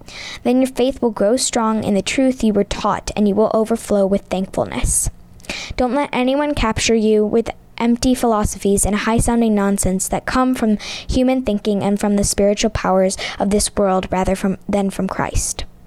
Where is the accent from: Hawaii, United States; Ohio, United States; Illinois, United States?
Ohio, United States; Edina; I'm from Edina, Ohio.